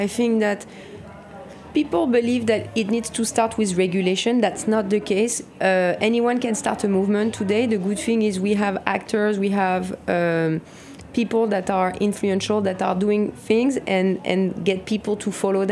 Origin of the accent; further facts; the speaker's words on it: France; English is a second language; growing up in France